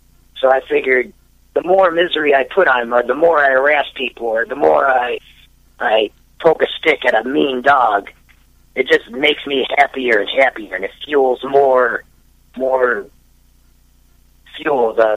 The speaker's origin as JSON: {"language": "English", "town": "Calumet City", "region": "Illinois", "country": "United States", "tie": "born or raised there", "said": "Yeah, I grew up in Calumet City"}